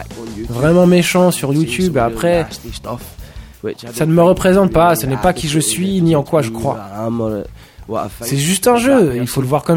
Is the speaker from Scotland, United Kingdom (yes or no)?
yes; Scotland, United Kingdom; qu'en Écosse, des fois les gens nous disent qu'ils ont du mal à nous comprendre à cause de notre accent, parce que tu vois, on vient d'Écosse, quoi.